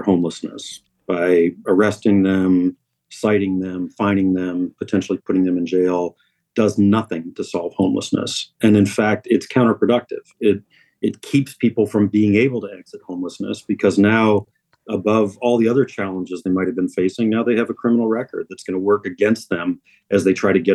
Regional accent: Alabama, United States; Now, I'm a product of the public school system just south of your border there in Tennessee. I grew up in Alabama.

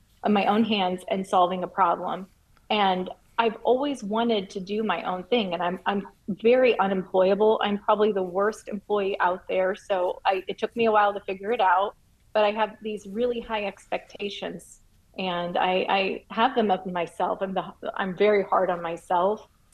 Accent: Chicago, Illinois, United States; I'm from Chicago, so I went to Chicago Public School.

